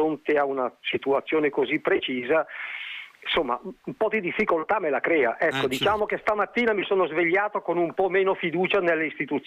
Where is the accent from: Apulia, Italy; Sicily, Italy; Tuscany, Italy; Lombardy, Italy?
Lombardy, Italy; Bergamo; io sono bergamasco, io ho avuto come compagni di infanzia Calderoli e Castelli, per capirci, per cui le mie radici sono da quelle parti